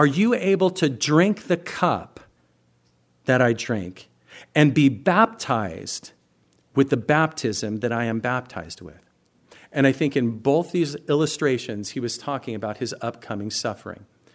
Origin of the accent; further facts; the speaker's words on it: United States; born there; I'm born in America. I'm an American. I'm a Republican. I'm a Methodist.